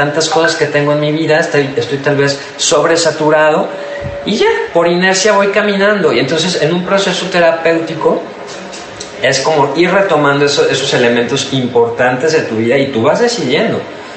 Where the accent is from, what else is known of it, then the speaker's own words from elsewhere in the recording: Mexico; Como mexicanos tenemos muy incorporada a la comida